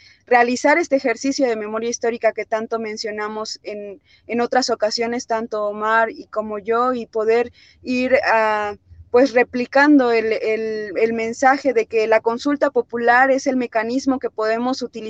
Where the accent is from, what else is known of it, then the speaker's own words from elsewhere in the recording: Arcelia, Guerrero, Mexico; yo soy originaria de Arcelia, Guerrero, es un municipio de la región de Tierra Caliente de Guerrero